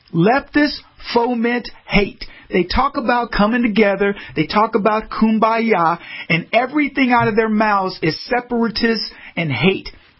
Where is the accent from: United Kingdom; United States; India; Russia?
United States; But I'm growing up in America